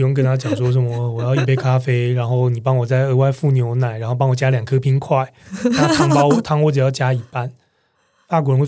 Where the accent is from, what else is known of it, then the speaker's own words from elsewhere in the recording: Taiwan; 我们台湾人出去的时候